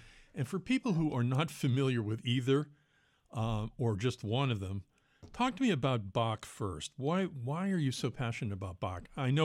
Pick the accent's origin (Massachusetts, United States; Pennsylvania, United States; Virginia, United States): Massachusetts, United States; Watertown; I grew up in Watertown, Massachusetts.